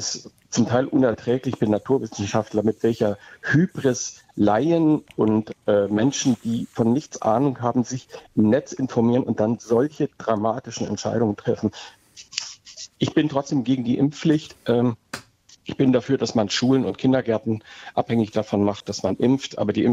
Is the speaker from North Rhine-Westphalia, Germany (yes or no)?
no; Görlitz, Saxony, Germany; in Görlitz, meiner alten Heimatstadt, stehen noch eiserne Lungen, die kann man sich angucken.